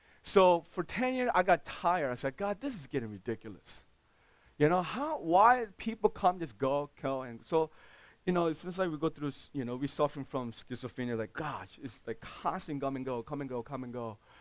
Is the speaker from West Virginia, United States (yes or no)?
no; New York, United States; Yes, I'm from New York. Right now, I'm pastoring in New York City, Remnant West Side.